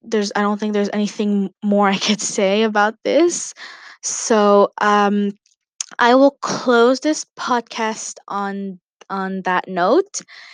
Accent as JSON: {"language": "English", "country": "Canada", "said": "I'm 13 years old. I am Canadian and I am also from a Lebanese origin."}